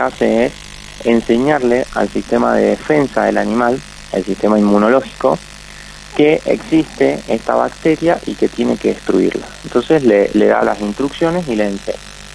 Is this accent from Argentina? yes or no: yes; Argentina; siendo los únicos argentinos